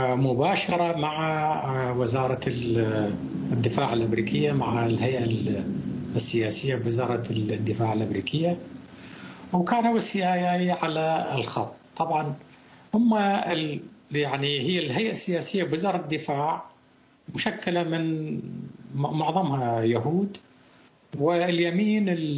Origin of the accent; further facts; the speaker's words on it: Iraq; أما بالنسبة لنا يعني كعراق كدولة كنظام